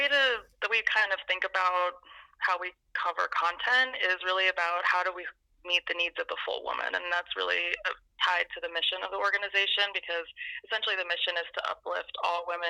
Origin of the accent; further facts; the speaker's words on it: Austin, Texas, United States; also born or lived in New York; Actually, I grew up in Austin, but I left in 2002 and came back last year. My wife and I moved back from New York